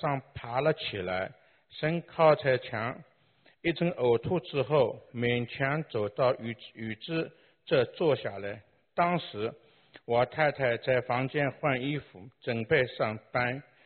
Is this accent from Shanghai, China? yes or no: yes; Shanghai, China; 我是来自上海的